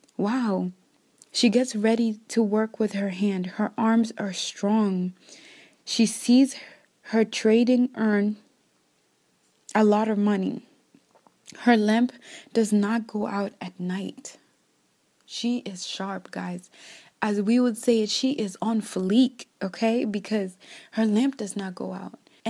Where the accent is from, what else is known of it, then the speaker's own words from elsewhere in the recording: Kenya; born there; you guys know that I was born in Kenya in Africa, and, you know, not necessarily where I grew up